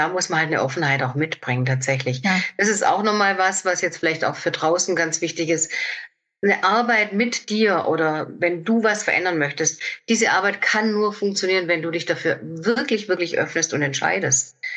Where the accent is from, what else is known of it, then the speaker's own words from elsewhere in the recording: Baden-Württemberg, Germany; ich komme aus dem Oberschwäbischen